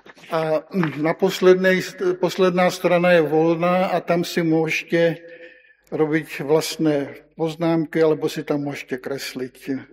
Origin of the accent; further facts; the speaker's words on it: Czechia; Slovak is a second language; also born or lived in Slovakia; od tej doby sme už bývali v Čechách. Po 25 rokoch na Slovensku, teda ja som Čech, a napriek tomu sa pokúsim kázať po slovensky.